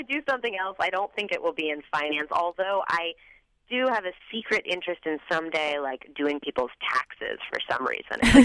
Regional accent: Oakland, California, United States; also born or lived in Berkeley; Yeah, I grew up in Oakland and Berkeley, California

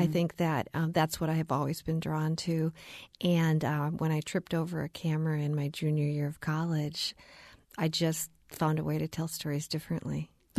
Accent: Minnesota, United States; No, I grew up in Minnesota, and my family didn't have the means to travel.

